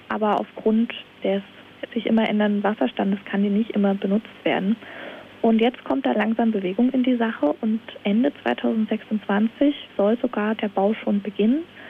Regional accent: Thuringia, Germany; Und bei uns in Bad Harbert, wo ich ursprünglich herkomme

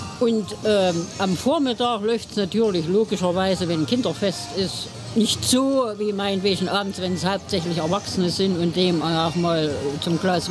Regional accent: Saalfeld, Thuringia, Germany; Also ich komme aus Saalfeld.

